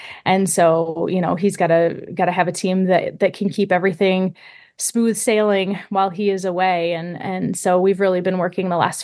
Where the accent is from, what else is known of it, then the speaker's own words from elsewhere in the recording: Michigan, United States; now in Chicago, United States; So I live in the Chicago suburbs, lived here for a long time. I grew up in Michigan.